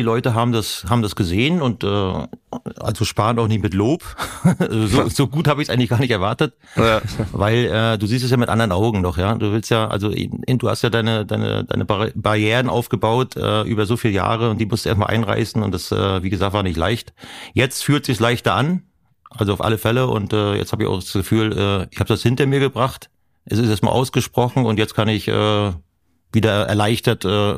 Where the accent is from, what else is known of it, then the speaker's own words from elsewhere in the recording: Mecklenburg-Vorpommern, Germany; Privatsphäre bin ich als Mecklenburger.